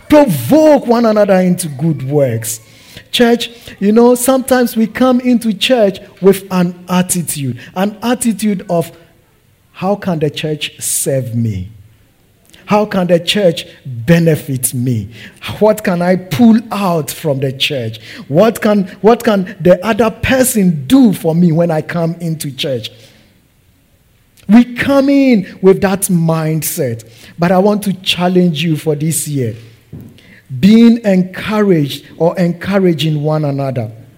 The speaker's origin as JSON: {"language": "English", "country": "Ghana", "said": "I am Ghanaian."}